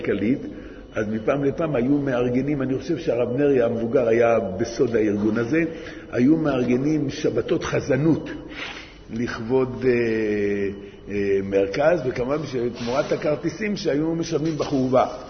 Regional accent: Tel Aviv, Tel Aviv District, Israel; אני בתור ילד זוכר, באתי מתל אביב

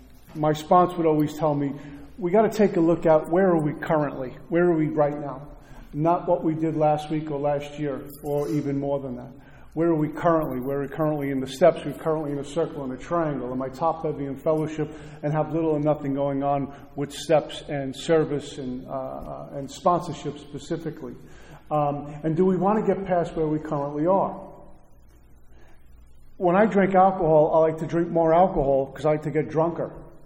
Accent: Brooklyn, New York, United States; I'm from Brooklyn. We have the town for the most gangsters.

